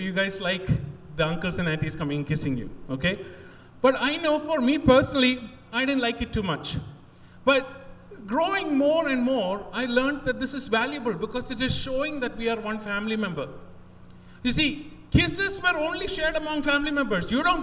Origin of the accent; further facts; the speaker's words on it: United Arab Emirates; when I go to India, I grew up in the Middle East, in UAE.